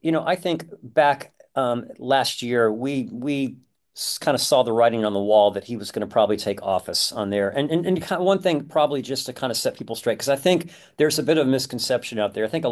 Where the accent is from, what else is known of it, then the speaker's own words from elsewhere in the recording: San Francisco, California, United States; our company in San Francisco, my hometown, that makes synthesizers.